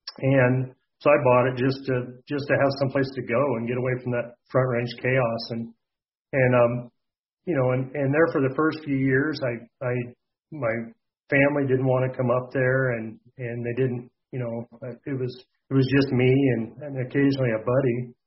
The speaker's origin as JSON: {"language": "English", "region": "Iowa", "country": "United States", "tie": "born or raised there", "said": "I'm 45. I was born and raised in Central Iowa."}